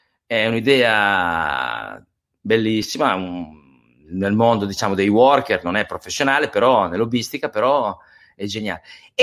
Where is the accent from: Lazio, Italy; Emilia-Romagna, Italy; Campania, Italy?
Emilia-Romagna, Italy; Riccione; Noi siamo di Riccione, io e di Rimini, mia moglie, no? Noi veniamo dall'Emilia Romagna.